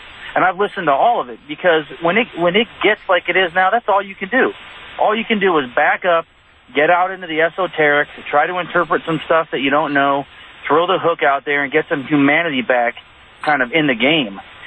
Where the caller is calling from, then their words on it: Fort Worth, Texas, United States; from Fort Worth